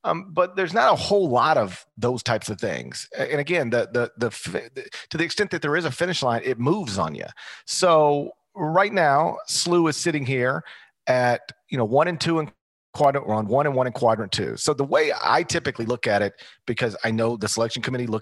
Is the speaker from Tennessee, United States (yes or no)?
yes; Memphis, Tennessee, United States; Like we talk about this a lot in my hometown, Memphis